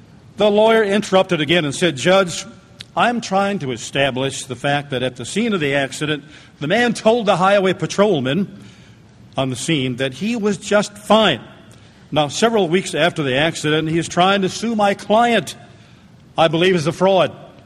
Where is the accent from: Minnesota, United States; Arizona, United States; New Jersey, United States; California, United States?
Minnesota, United States; I'll raise my hand, too. I'm a Minnesotan.